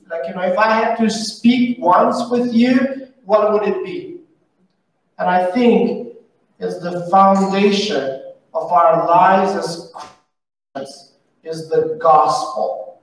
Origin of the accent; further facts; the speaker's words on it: Albania; English is a second language; I am originally from Albania, so I grew up in Albania, and Albania, it was a communist country.